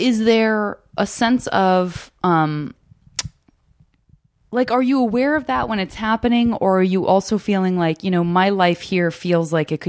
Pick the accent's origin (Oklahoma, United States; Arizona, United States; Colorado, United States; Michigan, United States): Arizona, United States; Tucson; And I'm from Tucson.